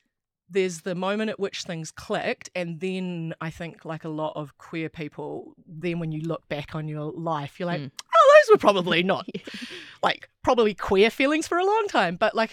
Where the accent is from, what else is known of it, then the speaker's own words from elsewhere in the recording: Wellington, New Zealand; because I grew up in Wellington, lived here my whole life.